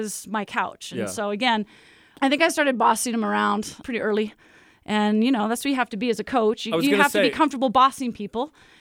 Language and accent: English; Lake Oswego, Oregon, United States; also born or lived in Provo, Utah; And it was fun growing up in Lake Oswego, born here in Provo, actually, at the hospital across the street.